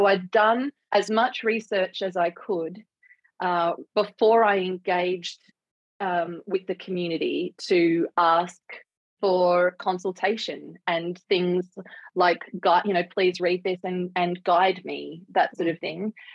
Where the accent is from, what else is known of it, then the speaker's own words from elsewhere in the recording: Gold Coast, Queensland, Australia; the very white Australian public schooling and world that I lived in growing up on the Gold Coast in the 80s and 90s.